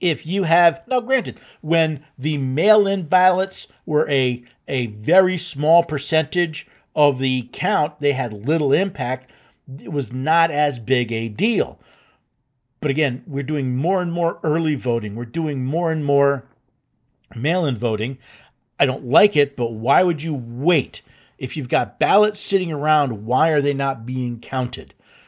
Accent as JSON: {"language": "English", "region": "Tennessee", "country": "United States", "tie": "born or raised there", "said": "including, by the way, in my home state of Tennessee."}